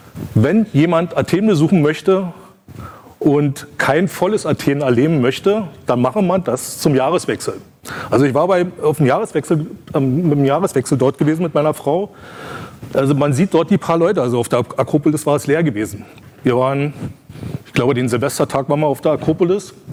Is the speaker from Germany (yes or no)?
yes; Brandenburg an der Havel, Brandenburg, Germany; Ich komme aus Brandenburg an der Havel, also die Stadt Brandenburg im Land Brandenburg, die nicht die Hauptstadt von Brandenburg ist.